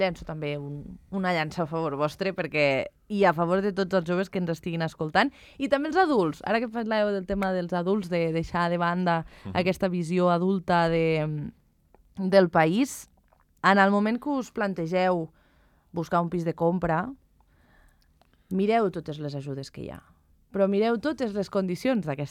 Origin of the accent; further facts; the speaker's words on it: Andorra; also born or lived in Barcelona, Spain; jo sóc andorrana, he nascut aquí, he viscut aquí, he estudiat a Barcelona, però vaig tornar cap aquí a treballar